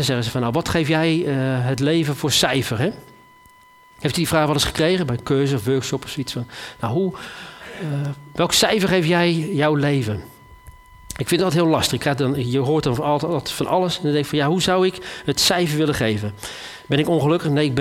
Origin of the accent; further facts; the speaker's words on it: Netherlands; Polderen, dat kunnen we toch heel goed als Nederlanders?